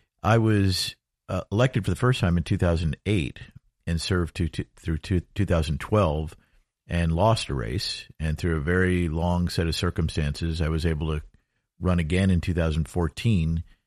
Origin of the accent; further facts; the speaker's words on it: Rochester, New York, United States; Well, I grew up in Rochester, New York, and our family would vacation for six weeks a year in Cocoa Beach.